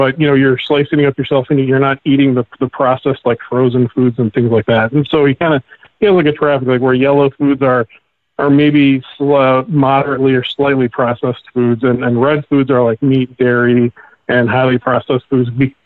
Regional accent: Ohio, United States; I'm from Ohio.

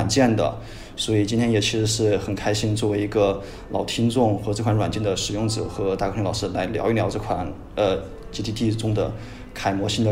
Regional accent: China; now in Germany; 作为一个非常典型的中国的从小在中国长大的学生

